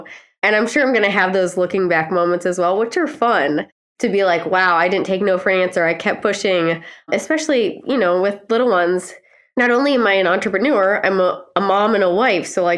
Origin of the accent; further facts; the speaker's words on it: Ohio, United States; I'm from Ohio, so of Northeast Ohio